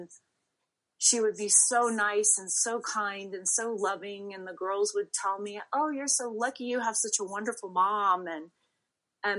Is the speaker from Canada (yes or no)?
no; El Paso, Texas, United States; born there; I was born in El Paso, Texas